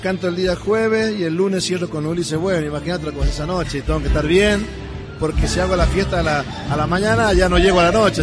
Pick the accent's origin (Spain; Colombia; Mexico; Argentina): Argentina; La Rioja; hay que convivir como riojanos que somos